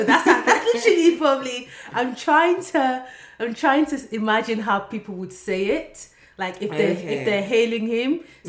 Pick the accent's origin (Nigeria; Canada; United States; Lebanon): Nigeria; because I'm Nigerian.